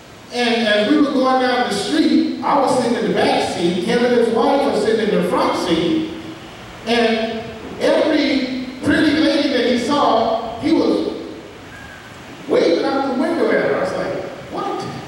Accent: Georgia, United States; I'm from Georgia, but I don't think like that, all right?

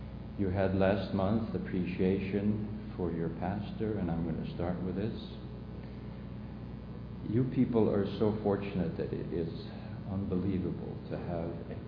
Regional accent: Sweden; I am from Sweden. I've been coming here for the past 15 years.

